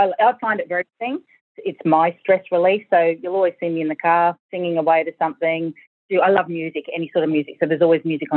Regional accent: Brisbane, Queensland, Australia; I grew up in Brisbane in the northern suburbs, in a suburb called West Chermside.

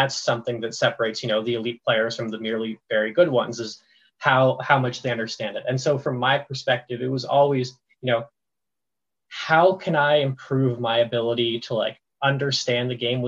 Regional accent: Ontario, Canada; I grew up in the middle of Hockeyville, Ontario. Like I grew up right in the middle of everyone around me played hockey.

